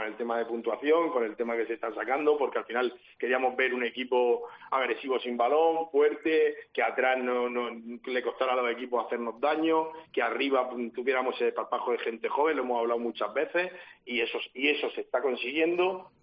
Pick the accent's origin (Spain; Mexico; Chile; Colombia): Spain; Murcia, Region of Murcia; yo soy murciano y yo vivo en Murcia y yo he venido a ver con mi abuelo el Real Murcia aquí a La Condomina